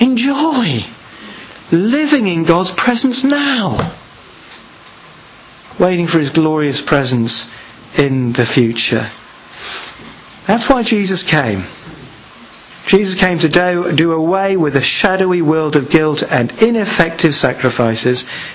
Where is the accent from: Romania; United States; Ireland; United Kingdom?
United Kingdom; It means we don't go around, I'm a British Christian.